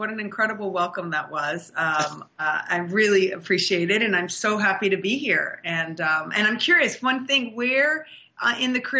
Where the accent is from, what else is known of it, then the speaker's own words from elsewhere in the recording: Manhattan, New York, United States; growing up in Manhattan, my mother took me just all around to different performances